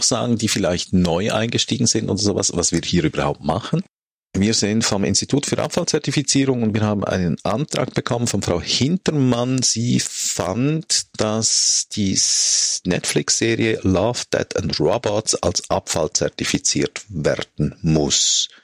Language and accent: German; Switzerland; Jetzt müssen Sie mir sogar als Schweizer helfen.